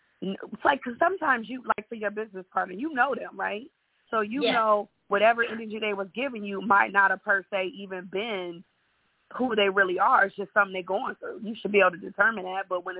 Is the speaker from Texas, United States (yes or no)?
no; Iowa, United States; also born or lived in Florida; now in Atlanta, United States; I was born in Iowa and I was raised over. Prior to me moving to Atlanta, I was in Florida for 20 years before moving here.